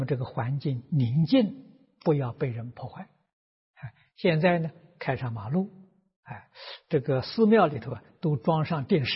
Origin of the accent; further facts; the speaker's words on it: Lujiang, Anhui, China; 我小时候我是安徽人，我的老家在庐江，距离九华山呢不算太远